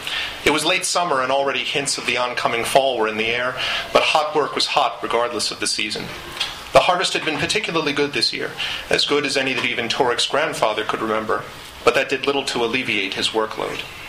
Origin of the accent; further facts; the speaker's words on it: East Coast, United States; I'm happy to start it out in Seattle, even though I am myself from the East Coast.